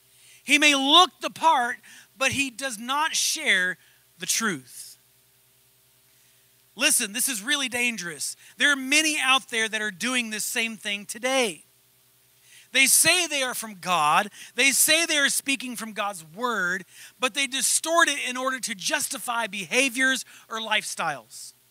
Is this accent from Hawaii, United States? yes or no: no; Dumas, Texas, United States; Or if you grew up where Jeanette and I grew up in Dumas, Texas, the mascot was a demon.